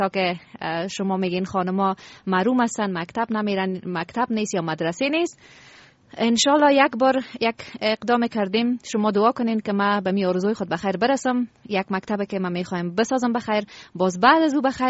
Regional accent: Afghanistan; من از افغانستان هستم، من افغانستانی هستم، مرا تنها تو افغانی صدا کن.

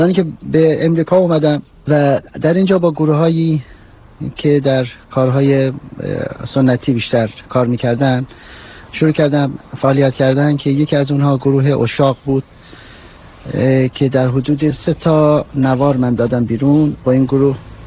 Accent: Mashhad, Razavi Khorasan, Iran; در سال 1331 در شهر مشهد به دنیا آمدم و در خانواده‌ای که با هنر منوس بودن بزرگ شدم.

